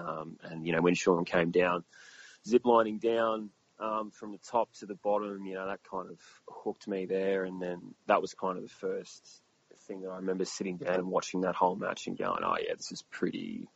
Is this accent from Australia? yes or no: yes; Australia; accent: Australian; When I yell and get angry, I think my accent kind of comes out a bit more Aussie like that.